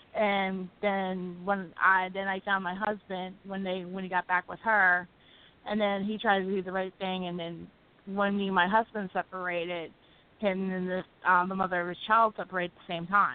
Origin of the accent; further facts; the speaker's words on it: Baltimore, Maryland, United States; I'm from Baltimore, Maryland.